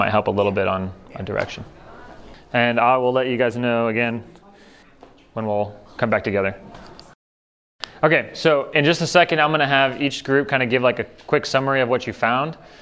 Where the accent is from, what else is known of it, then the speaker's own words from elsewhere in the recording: Thailand; also born or lived in Arizona, United States; I am originally from Arizona, but grew up in Thailand. My parents are still with the International Mission Board.